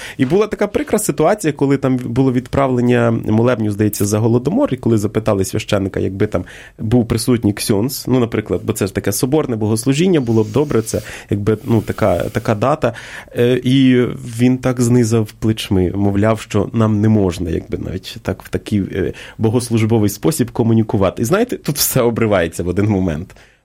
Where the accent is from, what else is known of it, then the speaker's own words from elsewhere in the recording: Vinnytsia Oblast, Ukraine; От на моїй рідній Вінниччині